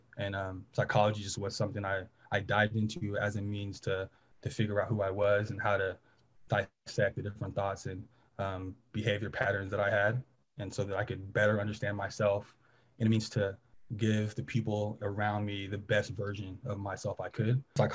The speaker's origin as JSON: {"language": "English", "town": "Tracy", "region": "California", "country": "United States", "tie": "born or raised there", "also_born_or_lived": "Stockton, United States", "said": "Well, man, so I'm from Tracy, California. Well, I was born in Stockton. I grew up a lot of my early adolescence in Tracy, California, the smaller suburb, a little bit south of Sacramento."}